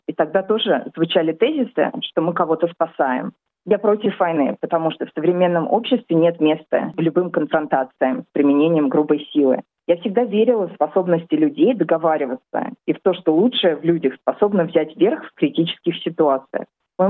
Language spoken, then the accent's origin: Russian; Zelenograd, Moscow, Russia; now in Australia; Я русская. Я родом из Москвы, из Зеленограда, города Физтехов. Я живу в Австралии больше 20 лет.